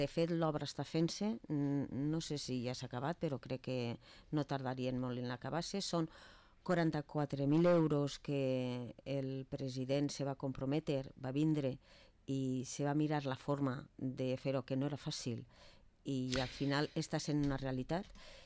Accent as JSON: {"language": "Catalan", "town": "Vila-real", "region": "Valencian Community", "country": "Spain", "said": "jo soc de Vila-real, estic en Vila-real"}